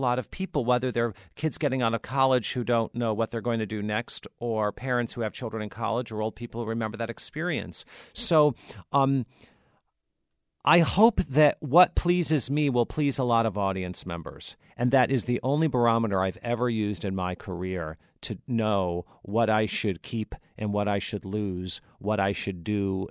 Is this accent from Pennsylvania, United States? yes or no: no; Detroit, Michigan, United States; I am from Detroit, Michigan myself.